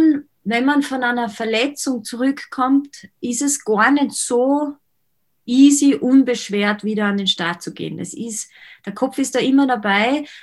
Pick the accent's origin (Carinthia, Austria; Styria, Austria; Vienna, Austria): Styria, Austria; Kapfenberg; In meiner Heimatgemeinde, ich glaube, wo ich dort aufgewachsen bin, waren 1000, war es eine 1000-Seelen-Gemeinde. Ich weiß jetzt nicht, vielleicht sind jetzt ein bisschen mehr dort. Also es ist nicht wesentlich groß, gehört aber zu Kapfenberg